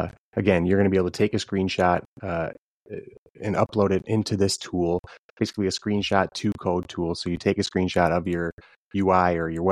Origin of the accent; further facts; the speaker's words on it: Minnesota, United States; the fact that I'm originally from Minnesota